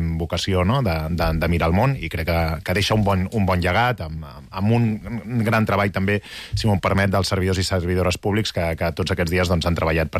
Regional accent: Catalonia, Spain; com a catalans i catalanes

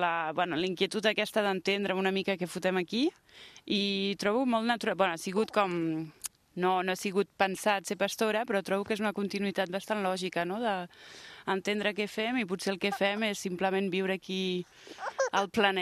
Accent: Barcelona, Catalonia, Spain; also born or lived in France; Jo sóc originària de França, però diguem que m'he criat a Barcelona. Per tant, als 5 anys meus pares van venir a viure a Barcelona i ara fa 10 anys que sóc a camp.

